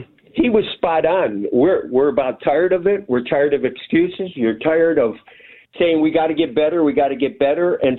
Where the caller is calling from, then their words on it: Rootstown, Ohio, United States; Brookstown.